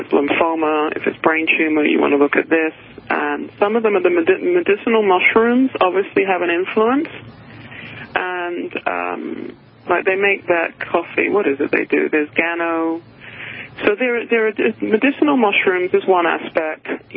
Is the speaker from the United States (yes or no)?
no; United Kingdom; Methylation. I'm British.